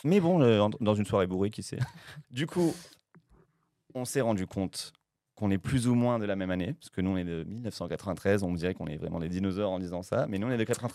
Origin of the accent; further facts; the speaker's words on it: Spain; Nous, on le regardait en espagnol, parce qu'on est espagnol de base.